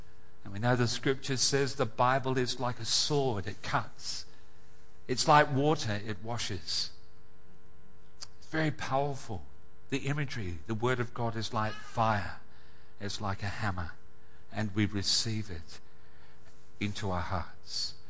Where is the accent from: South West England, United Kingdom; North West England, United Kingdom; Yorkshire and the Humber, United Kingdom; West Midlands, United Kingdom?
South West England, United Kingdom; moved away; I fly out with my wife, Andrea, back to my hometown in England. We migrated in 1966, and I've been invited to go back to my home church in Devon